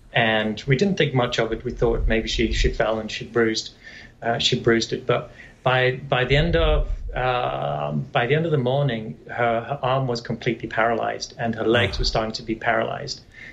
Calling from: Long Island, New York, United States; From Long Island, New York.

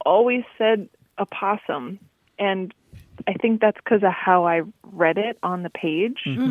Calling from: Wells, Vermont, United States; I'm calling from Wells, Vermont.

